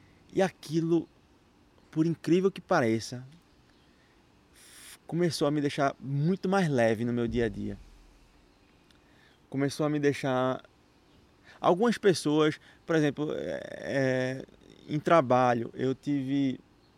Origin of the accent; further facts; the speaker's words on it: Brazil; no Brasil, foi onde eu cresci, foi onde eu me criei